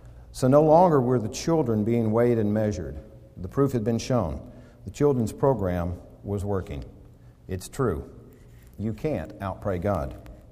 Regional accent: Florida, United States; When I was a child growing up in Florida, I would spend part of my summer in Louisiana with my brother and go to summer camp there.

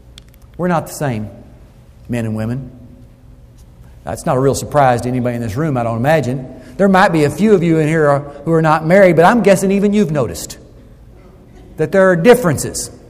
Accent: the South, United States; My wife, bless her heart, you know, I'm from the American South.

